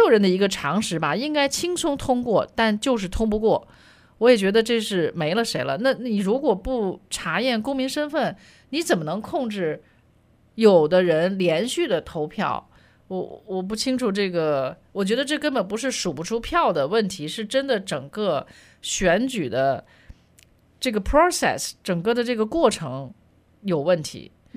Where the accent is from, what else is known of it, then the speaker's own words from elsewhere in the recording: Australia; now in United States; 其实我作为一个澳洲人哈，我是特别的不能理解哈